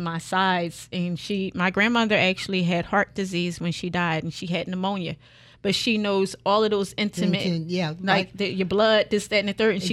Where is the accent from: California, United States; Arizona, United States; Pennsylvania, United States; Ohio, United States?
Pennsylvania, United States; Philadelphia; I grew up in Philly on 25th and Ridge